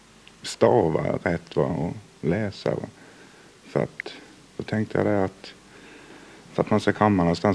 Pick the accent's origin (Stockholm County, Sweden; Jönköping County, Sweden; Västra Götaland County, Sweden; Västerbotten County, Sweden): Jönköping County, Sweden; Vaggeryd; Jag kommer från Vaggeryd i Småland.